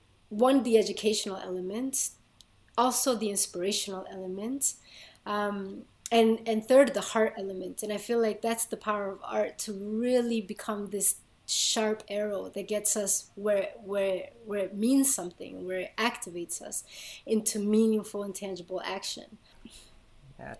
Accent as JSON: {"language": "English", "town": "Medellin", "region": "Antioquia", "country": "Colombia", "said": "Plan Colombia, which is where I'm from. I'm originally from Colombia, Medellin, Antioquia."}